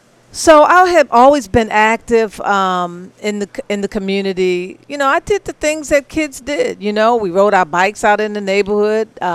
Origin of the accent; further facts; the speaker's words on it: Baltimore, Maryland, United States; So I grew up in West Baltimore. I'm a product of Baltimore City Public Schools.